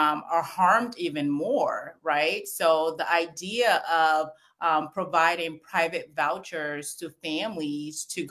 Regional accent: St. Paul, Minnesota, United States; born or raised there

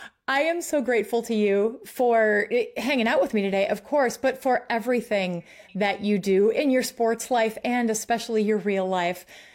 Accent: Wisconsin, United States; I mean, I was in Boston last week, and when I told people I was from Wisconsin, they were joking around, you're a cheesehead.

